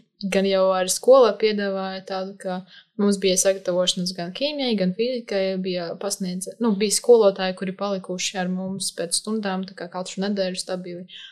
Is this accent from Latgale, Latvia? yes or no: yes; Daugavpils, Latgale, Latvia; es esmu no Daugavpils